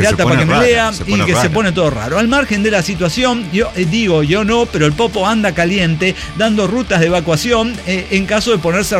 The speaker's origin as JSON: {"language": "Spanish", "town": "Puerto Peñasco", "region": "Sonora", "country": "Mexico", "tie": "born or raised there", "said": "en mi pueblo totalmente desértico a la verga, Puerto Peñasco, imagínense, se llama"}